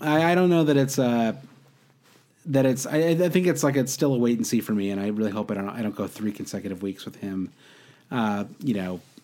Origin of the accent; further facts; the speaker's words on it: Midwest, United States; Yeah, I grew up in the Midwest, so I know what a real fat guy looks like.